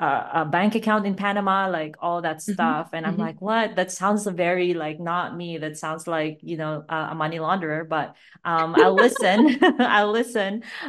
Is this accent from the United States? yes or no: no; Philippines; I grew up in the Philippines. I have a very, very shitty passport.